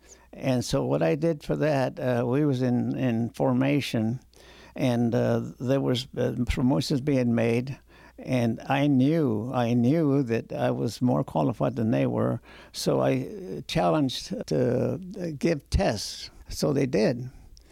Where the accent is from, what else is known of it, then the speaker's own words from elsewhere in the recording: Fresno, California, United States; I remember I grew up